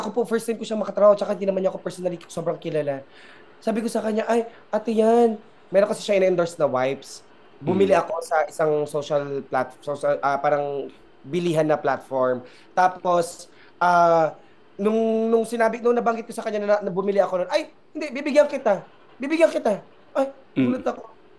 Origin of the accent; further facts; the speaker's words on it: Central Luzon, Philippines; Tapos nagpatayo ng bahay para kanila mama, papa, dito sa probinsya namin, sa Zambales.